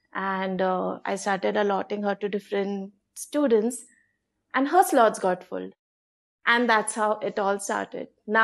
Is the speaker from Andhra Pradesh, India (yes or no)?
no; Nagpur, Maharashtra, India; now in Bangalore, India; I'm not from Bangalore. I came from Nagpur to do my master's in psychology.